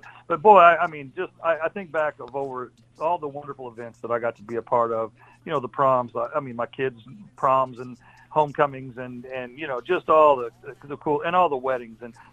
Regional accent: El Dorado, United States; growing up in El Dorado, you know, my dad was worked at the water company and was the superintendent

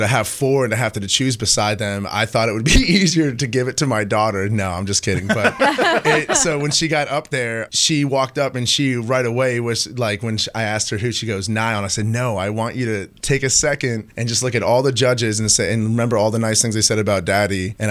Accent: Fredericksburg, Virginia, United States; I'm 33, and I'm from Fredericksburg, Virginia.

